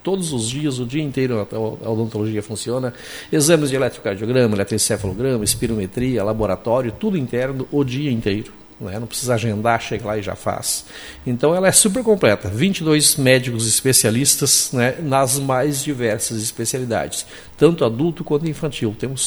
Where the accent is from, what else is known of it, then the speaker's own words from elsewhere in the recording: São Gabriel, Rio Grande do Sul, Brazil; eu nasci lá e me criei em São Gabriel.